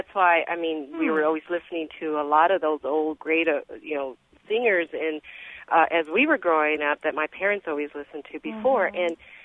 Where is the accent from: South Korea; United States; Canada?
United States; Texas; I grew up in Texas, in Central Texas, and my mom was born and raised there, but her parents were from Mexico